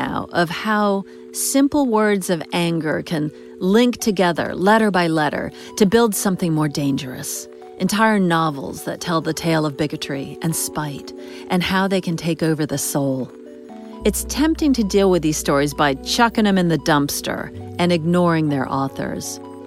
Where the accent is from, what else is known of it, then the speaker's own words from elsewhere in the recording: United States; but I'm American, and this is an international podcast.